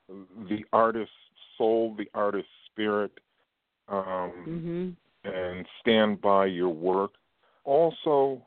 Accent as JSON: {"language": "English", "town": "Detroit", "region": "Michigan", "country": "United States", "said": "if you went to Brooklyn way back when, or Queens way back when, and said, \"I'm from Detroit,\" they would walk around you. They would just let you have passage. Because they know we're tough."}